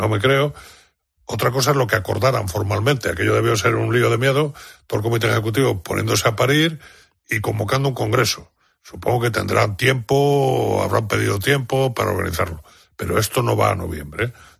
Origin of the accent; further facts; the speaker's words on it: Community of Madrid, Spain; Pero no he pensado, soy madrileño, no.